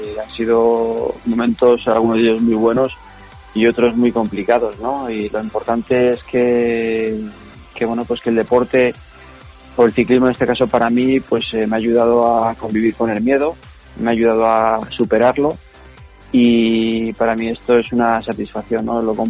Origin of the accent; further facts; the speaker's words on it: Leganés, Community of Madrid, Spain; moved away as an adult; Yo soy nacido en Leganés, por Madrid, y he vivido en Leganés hasta los 18, 19 años, y luego ya pues me vine para acá a hacer la Cruz Roja en el Barraco.